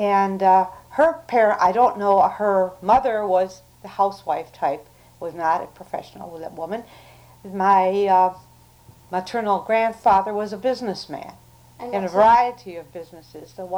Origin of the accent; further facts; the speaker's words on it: Princeton, Wisconsin, United States; born there; I was born in Princeton, Wisconsin.